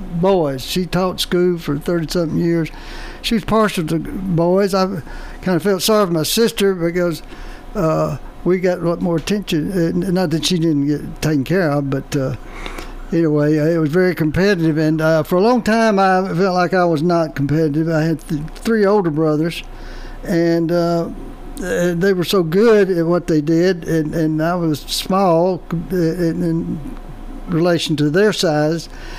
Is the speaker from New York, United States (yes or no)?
no; Murfreesboro, Tennessee, United States; a lot of other Murfreesboro, Middle Tennessee people that I know.